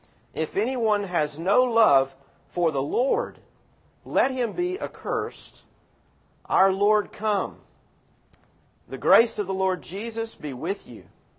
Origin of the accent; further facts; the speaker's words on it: the South, United States; You know, I grew up in the South where a lot of churches talked about commitment.